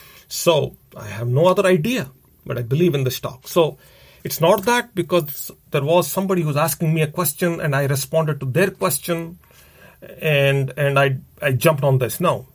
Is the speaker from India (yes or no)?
yes; India; So, growing up in India, life was hard for me. Very difficult household when it came down to money.